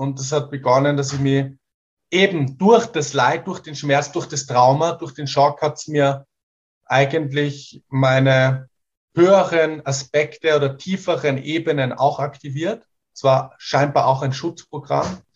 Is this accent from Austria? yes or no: no; Portugal; da war ich schon als 7, 8-Jähriger, wie wir sind in der Pampa in Portugal aufgewachsen